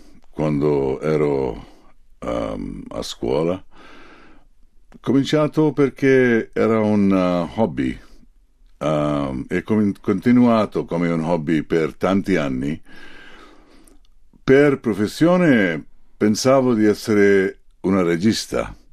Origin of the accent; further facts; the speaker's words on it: New Delhi, Delhi, India; Italian is a second language; now in Mumbai, India; Sì, sono cresciuto in Nuova Delhi, capitale dell'India. Così ho sempre pensato che la mia casa, il mio senso di essere, rimane a Nuova Delhi